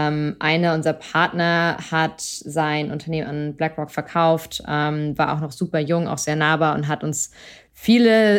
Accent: Schleswig-Holstein, Germany; also born or lived in Hamburg; now in Lisbon, Portugal; in den romanischen Sprachen, dann Englisch, Deutsch und ich bin ja an der Grenze zu Dänemark aufgewachsen.

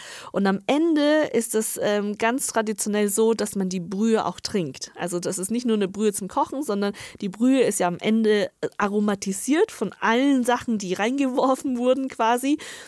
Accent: northern China, China; German is a second language; ich komme ja aus Nordchina

